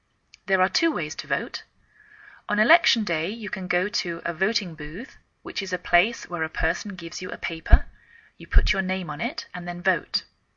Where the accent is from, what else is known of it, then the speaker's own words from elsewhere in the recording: England, United Kingdom; now in United States; I am English. I live in the northwest of the United States